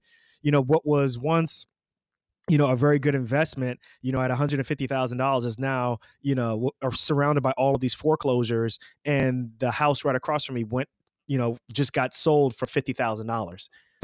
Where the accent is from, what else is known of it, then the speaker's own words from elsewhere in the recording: New York metropolitan area, United States; We're both from the New York, New Jersey area.